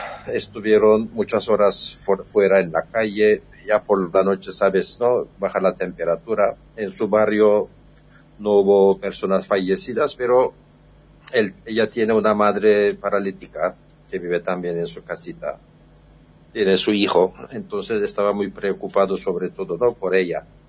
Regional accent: Istanbul, Turkey; yo soy de Estambul. O sea, Estambul y Esmirna tienen casi 500 kilómetros, ¿no? Pero en esos días estaba donde mis padres, cerca de la frontera con Bulgaria y Grecia, ¿no? Somos de Tracia

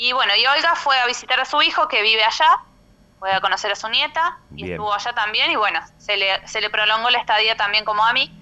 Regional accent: Córdoba, Argentina; O sea, nosotros somos de Calamuchita y tuvimos que venirnos a Punilla.

